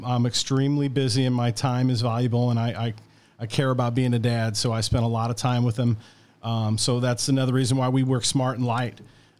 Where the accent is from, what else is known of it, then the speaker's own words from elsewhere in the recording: Belleville, Illinois, United States; now in Clinton County, United States; I'm not born and raised in Clinton County. I grew up in Belleville, and so I'm an implant.